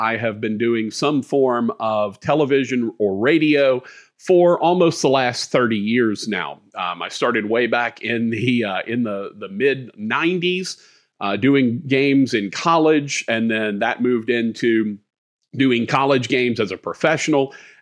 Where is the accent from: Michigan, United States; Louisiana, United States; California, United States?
Louisiana, United States; Shreveport; I was born and raised in Shreveport, went to Arkansas at Wichita Baptist University for college, came back to Shreveport, and I have been here ever since